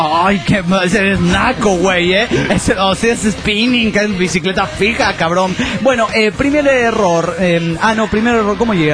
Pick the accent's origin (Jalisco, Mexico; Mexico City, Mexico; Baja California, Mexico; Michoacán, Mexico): Jalisco, Mexico; Guadalajara; de Guadalajara, Jalisco, México.